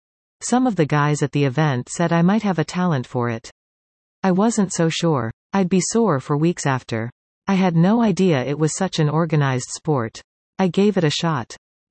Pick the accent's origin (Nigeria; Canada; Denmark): Canada; Collingwood, Ontario; now in Nottawa, Canada; I live in Nottawa, but I was born and raised in Collingwood.